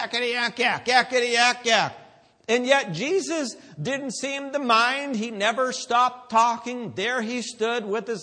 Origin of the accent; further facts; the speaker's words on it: Pennsylvania, United States; accent: Pennsylvania; You know, it was drawing, that's my wonderful Pennsylvania accent.